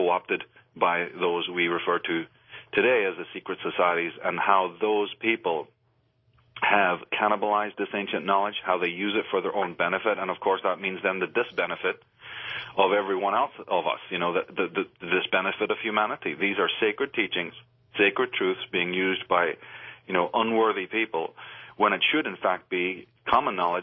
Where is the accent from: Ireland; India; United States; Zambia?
Ireland; I'm a guy from Ireland, you know, come to a big country